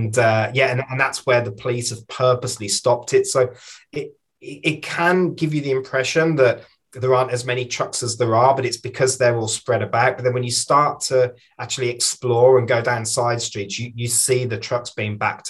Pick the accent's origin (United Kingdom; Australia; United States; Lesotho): United Kingdom; I'm just a British guy who doesn't really have a side, you know, in terms of, I'm not Canadian